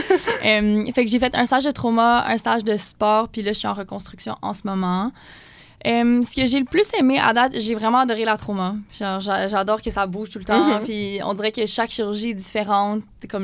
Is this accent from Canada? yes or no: yes; Montreal, Quebec, Canada; Mais dans le fond, moi, je viens de Montréal, de Côte-des-Neiges, mais j'ai un chalet dans les Laurentides.